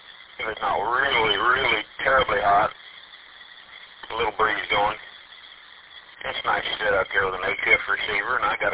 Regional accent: Indiana, United States; we only lived like 8 miles when I was growing up from Indiana's largest lake. I mean, not including Lake Michigan, but the Monroe Reservoir. Just to my north here.

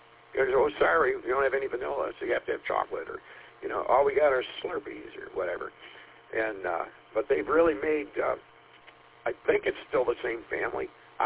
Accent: Roseville, Michigan, United States; I grew up in Roseville, too, and then moved out to Utica area.

